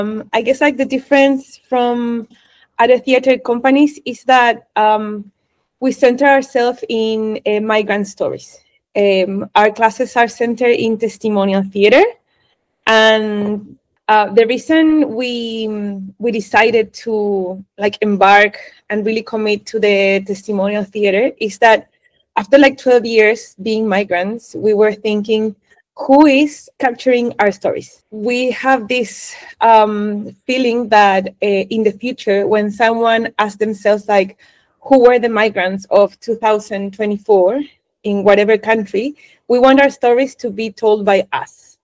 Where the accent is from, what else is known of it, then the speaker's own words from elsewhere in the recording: Chile; moved away as an adult; now in New Zealand; I'm originally from Chile. I immigrated first to New Zealand with my husband. We left Chile in 2011